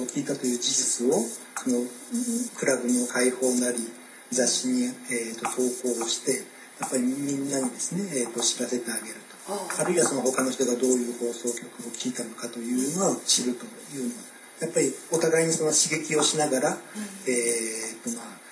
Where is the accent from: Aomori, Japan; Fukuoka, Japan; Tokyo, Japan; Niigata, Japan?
Tokyo, Japan; also born or lived in Kobe; 私は、はい、生まれは神戸なんですが、